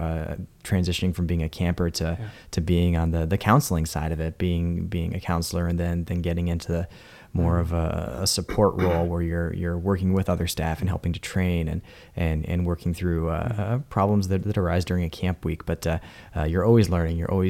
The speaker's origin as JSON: {"language": "English", "town": "Des Moines", "region": "Iowa", "country": "United States", "tie": "born or raised there", "also_born_or_lived": "Urbandale", "said": "I grew up here in Des Moines and Urbandale, actually"}